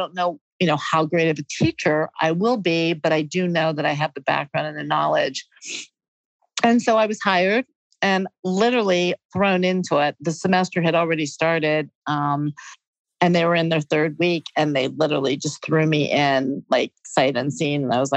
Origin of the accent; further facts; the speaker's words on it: United States; I'm an American pastry person. Like, as much as I love French pastry and I love Spanish pastry and Italian pastry, I grew up on sugary, sweet American desserts, you know what I mean?